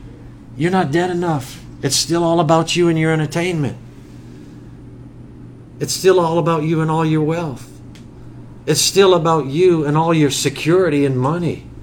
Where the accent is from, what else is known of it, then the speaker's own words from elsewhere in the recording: United States; Because we are American gracious people.